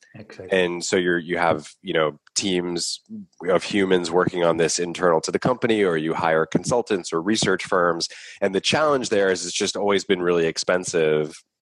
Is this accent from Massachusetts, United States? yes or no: yes; Boston, Massachusetts, United States; I grew up here in Boston.